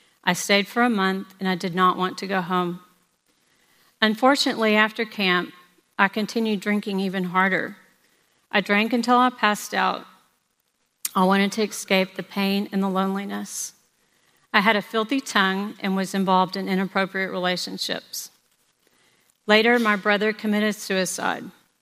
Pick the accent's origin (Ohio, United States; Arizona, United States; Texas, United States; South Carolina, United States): Texas, United States; I grew up here in Texas. My parents were alcoholics.